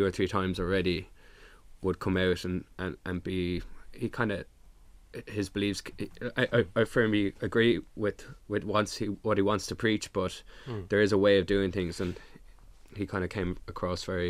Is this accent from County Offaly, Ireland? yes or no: no; Howth, County Dublin, Ireland; Yeah, I'm from Howth.